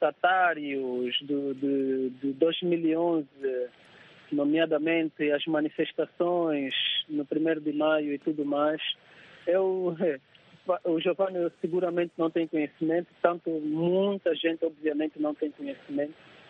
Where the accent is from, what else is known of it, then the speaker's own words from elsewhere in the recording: Malanje, Angola; o Simon é de Cabinda, entretanto, eu sou de Malanje. Mas verdadeiramente somos todos angolanos.